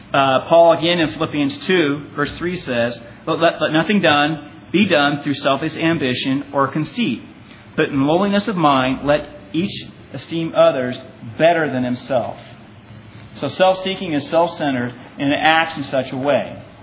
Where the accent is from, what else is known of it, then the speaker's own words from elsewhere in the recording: Milwaukie, Oregon, United States; I grew up in the Milwaukee area, but went all the way to high school here, just up the street, to the old Oregon City campus.